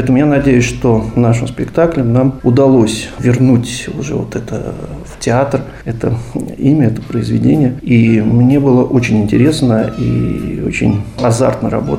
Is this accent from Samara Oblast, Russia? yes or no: no; Saint Petersburg, Russia; Менее важно, что я из Санкт-Петербурга